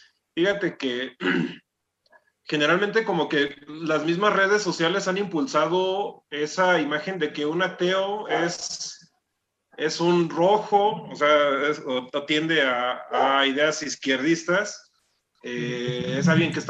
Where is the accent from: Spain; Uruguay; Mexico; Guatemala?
Mexico; Guanajuato; No, yo soy de acá de Guanajuato, imagínate.